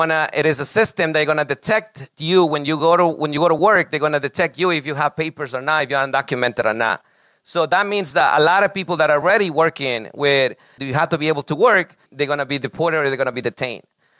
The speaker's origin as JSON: {"language": "English", "country": "Ecuador", "moved": "yes", "lives_now": "United States", "said": "When I came to this country from Ecuador with my parents, I realized that it was supposed to be for a better life."}